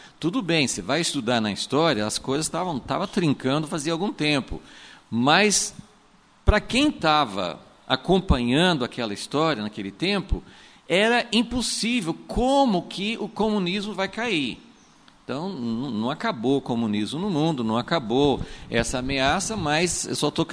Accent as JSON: {"language": "Portuguese", "country": "United States", "tie": "born or raised there", "moved": "yes", "said": "eu cresci, né, nos Estados Unidos"}